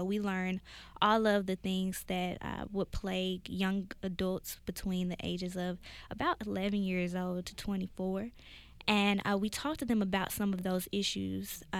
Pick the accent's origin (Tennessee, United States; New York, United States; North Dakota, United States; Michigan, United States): Tennessee, United States; Memphis; Growing up in Memphis was interesting. A lot of people, when they think about Tennessee, they think about cows and farms, but Memphis is a city.